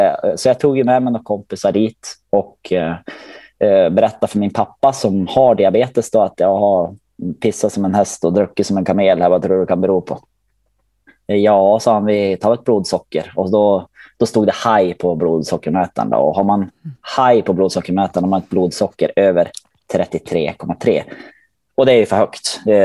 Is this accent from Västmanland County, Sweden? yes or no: no; Rossön, Jämtland County, Sweden; Ja, men som sagt, jag kom ju från Rossön.